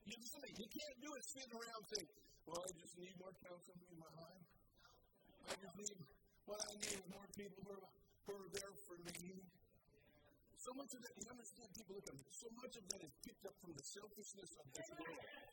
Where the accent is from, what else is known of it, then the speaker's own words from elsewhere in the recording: California, United States; I'm sorry, I'm from California.